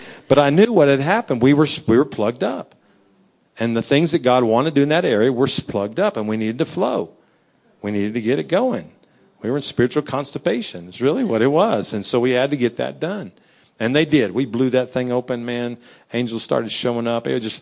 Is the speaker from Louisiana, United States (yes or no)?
yes; Louisiana, United States; Remember, I'm from Louisiana, right?